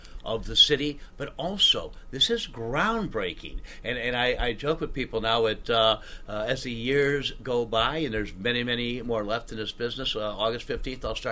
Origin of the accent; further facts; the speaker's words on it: Cleveland, Ohio, United States; through my old neighborhood today on the way back from some meetings out in Bedford Heights, and born and raised in Slavic Village.